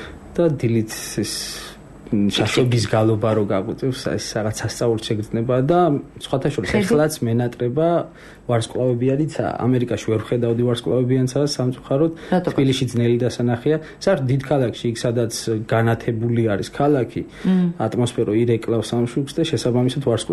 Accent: Vakiri, Kakheti, Georgia; და გადავედით ჩვენს ფუძე, სადაც იყო სოფელ ვაქირში, იქ ავაშენეთ სახლი, შესაბამისად ის ადრეული ბავშვობა გავატარე მე სოფელში. მე-6 კლასამდე ცხოვრობდი იქ

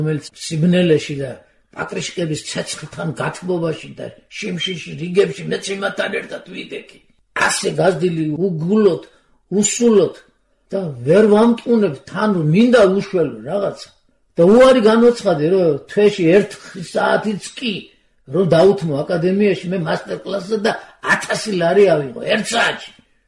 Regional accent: Imereti, Georgia; also born or lived in Guria; ნახევარი იმერელი ვარ ნახევარი გურული

